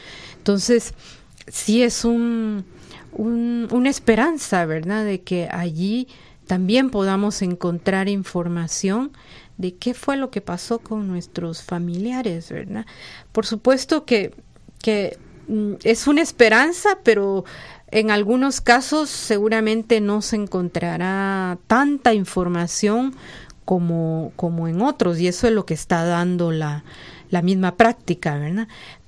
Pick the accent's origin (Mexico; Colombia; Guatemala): Guatemala; como ciudadanos guatemaltecos tenemos derecho a conocer esa información